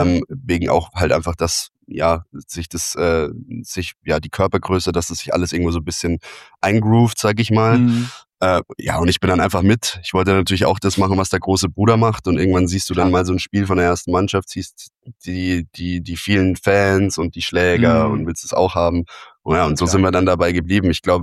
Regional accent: Landshut, Bavaria, Germany; Ich bin ja in Landshut groß geworden

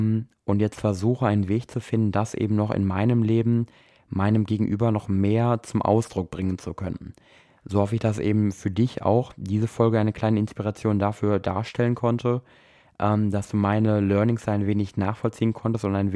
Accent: Germany; wir als Deutsche

